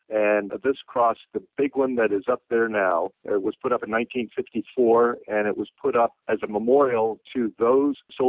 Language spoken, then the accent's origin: English; Fishkill, New York, United States; also born or lived in Dayton, Ohio; I grew up in a place called Fishkill, New York. That's F-I-S-H-K-I-L-L. It's up the Hudson near West Point, about 60 miles outside New York City.